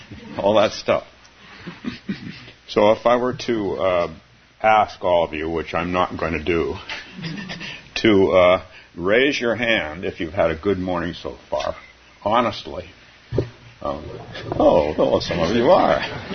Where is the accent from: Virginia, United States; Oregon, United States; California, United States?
California, United States; When I grew up in California, snow was related to being joyful and having fun on ski trips.